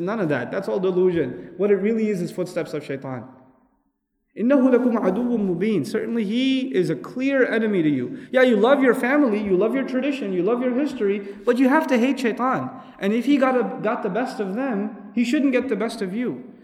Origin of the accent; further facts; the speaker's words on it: Pakistan; I'm from Pakistan. Sometimes my family travels there.